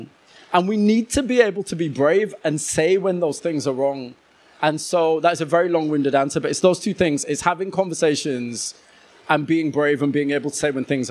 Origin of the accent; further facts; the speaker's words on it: Huddersfield, Yorkshire and the Humber, United Kingdom; my hometown of Huddersfield